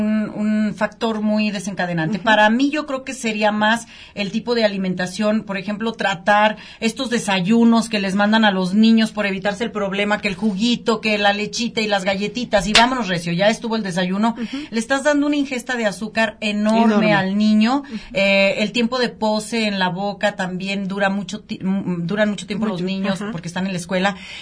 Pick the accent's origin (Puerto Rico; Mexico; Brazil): Mexico; los mexicanos ya sabes que todo vendemos.